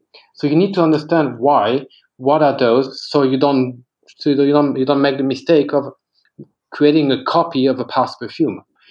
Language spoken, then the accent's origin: English; Cognac, Nouvelle-Aquitaine, France; also born or lived in Paris; So I grew up in Cognac, in the castle of my grandfather. And at 10, when my parents divorced, I moved to Paris.